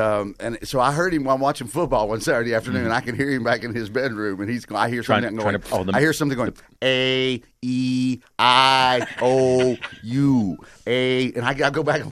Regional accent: the South, United States; accent: Southern; They're just saying my Southern accent is gone.

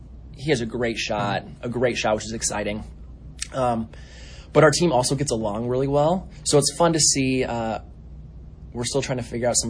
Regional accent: Pella, Iowa, United States; So I grew up in Pella, and so I played tennis in high school

